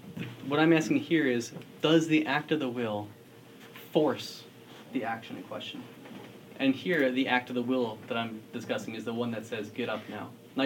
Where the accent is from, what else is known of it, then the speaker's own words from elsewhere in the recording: Minnesota, United States; I'm from Minnesota. The streets are always cold.